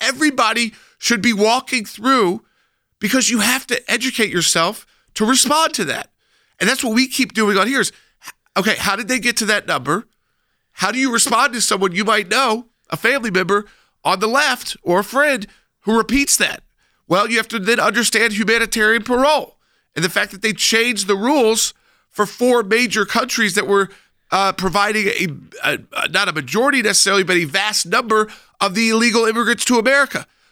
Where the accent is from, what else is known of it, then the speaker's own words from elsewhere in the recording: United States; As an American, one, we're going to have to use our troops